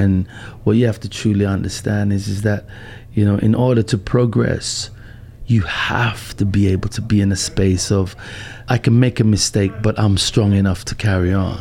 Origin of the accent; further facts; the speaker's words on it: Lewisham, London, United Kingdom; Southeast London, yeah.